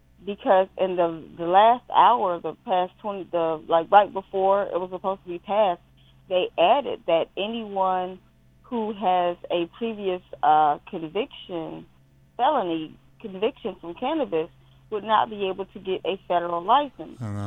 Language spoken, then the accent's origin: English; Chicago, Illinois, United States; Everyone knew I was the girl from Chicago who sold the weed.